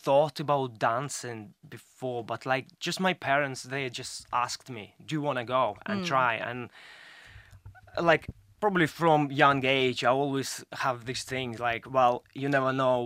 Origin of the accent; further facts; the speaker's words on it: Mykolaiv, Mykolaiv Oblast, Ukraine; Yeah, so I'm from south of Ukraine, from a town called Mykolaiv.